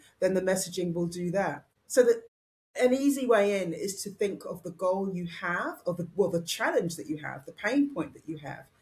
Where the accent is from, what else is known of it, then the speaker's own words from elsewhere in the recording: United Kingdom; moved away; being British